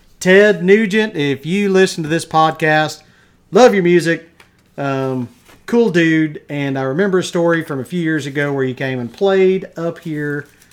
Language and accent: English; Wichita Falls, Texas, United States; I've told people before, you know, that I'm from Wichita, and they're like, Kansas? And I'm like, no, a little bit further south.